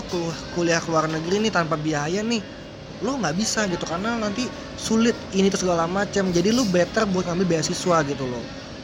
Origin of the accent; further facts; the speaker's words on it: Indonesia; Nah, startup ini cuman gua loh orang Indonesianya gitu.